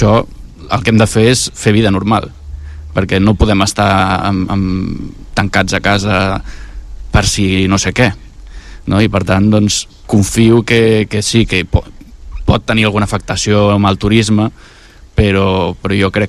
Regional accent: El Prat de Llobregat, Catalonia, Spain; jo, com que sóc del Prat

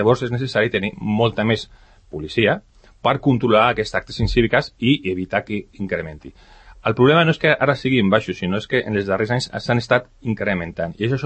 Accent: Sant Cugat, Catalonia, Spain; moved away as an adult; Jo vaig marxar de Sant Cugat quan me'n vaig casar

